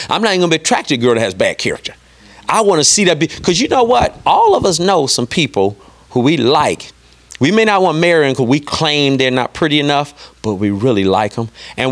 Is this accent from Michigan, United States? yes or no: yes; Detroit, Michigan, United States; now in West Palm Beach, United States; I grew up in Detroit. 2.5 million black people to choose from.